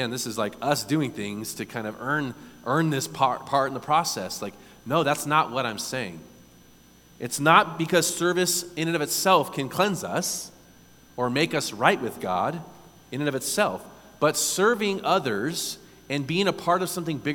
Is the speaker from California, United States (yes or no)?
yes; San Diego, California, United States; I'm from San Diego. Trust me, I get that as much as anybody else.